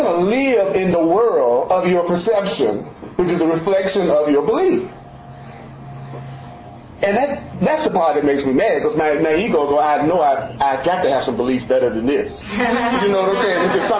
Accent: the South, United States; I was the only black guy in the band, and it was in the South. I grew up in the South

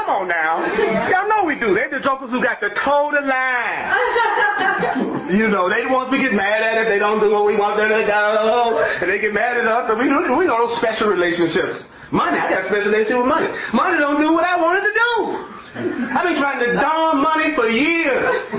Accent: the South, United States; Because when I was 5 or 6 years old growing up in the South, there was still segregation.

